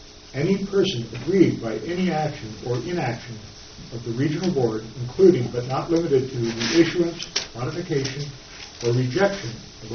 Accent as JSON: {"language": "English", "town": "Markleeville", "region": "California", "country": "United States", "said": "I'm from Markenville, and I am the chairman."}